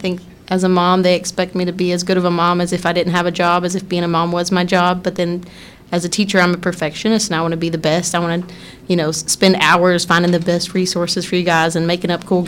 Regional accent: Knoxville, Tennessee, United States; I grew up right here in Knoxville, born and raised. I went to Powell.

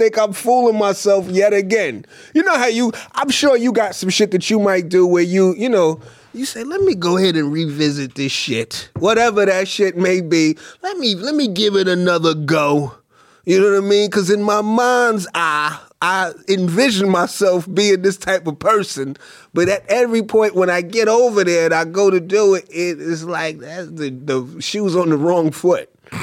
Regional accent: New York, United States; Listen, I'm from New York. I don't know a lot of this shit.

